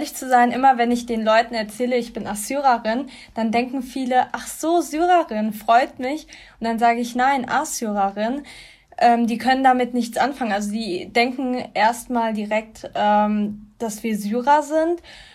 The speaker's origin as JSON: {"language": "German", "country": "Germany", "tie": "born or raised there"}